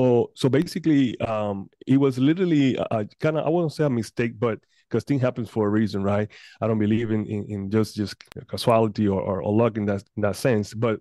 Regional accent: Panama; now in Houston, United States; Yeah, I was born in Panama, in Central America.

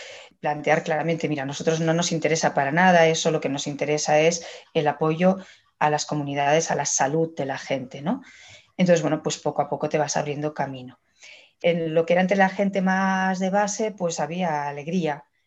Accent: Barcelona, Catalonia, Spain; aunque nací en Barcelona y me crié en Barcelona, mi familia es de un pueblo muy pequeñito del Maestrazgo de Teruel. De hecho, es de una masía del Maestrazgo de Teruel

